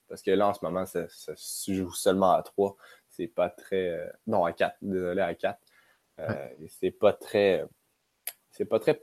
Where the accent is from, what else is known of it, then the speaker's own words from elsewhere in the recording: Quebec City, Quebec, Canada; C'est porté vers ma ville natale, la ville de Québec.